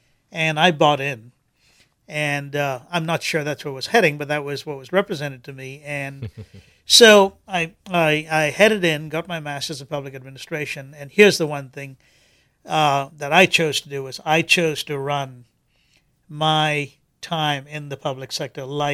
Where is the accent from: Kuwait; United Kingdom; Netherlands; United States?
Kuwait; growing up in Kuwait, there's plenty of money.